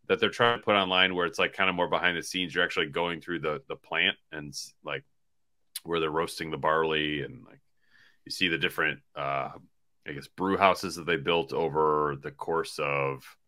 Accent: Michigan, United States; Michigan. And Michigan.

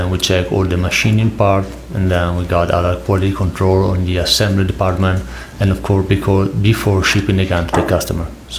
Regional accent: Italy; English is a second language; I come from Italy.

